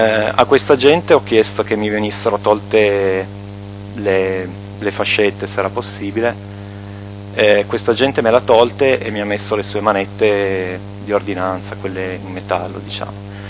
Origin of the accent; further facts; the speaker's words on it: Cuneo, Piedmont, Italy; born there; nato a Cuneo il 30 agosto 1972.